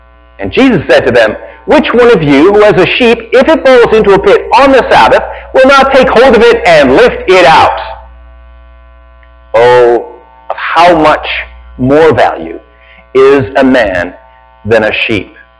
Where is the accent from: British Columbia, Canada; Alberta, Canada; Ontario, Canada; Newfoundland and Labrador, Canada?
Alberta, Canada; Red Deer; I grew up in Red Deer, Alberta, Canada. And so you can't grow apple trees there. It's just too cold. You know, minus 30, minus 40, minus 50.